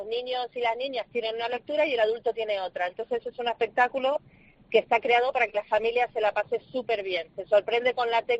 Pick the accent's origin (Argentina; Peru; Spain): Argentina; porque yo soy argentina y como me pongo a hablar de aquí hasta mañana.